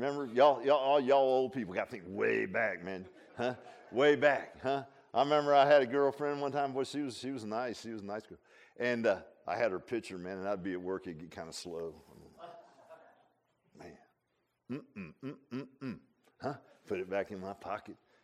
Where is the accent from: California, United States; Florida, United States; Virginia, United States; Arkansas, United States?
Virginia, United States; Virginia Beach; I grew up in Virginia Beach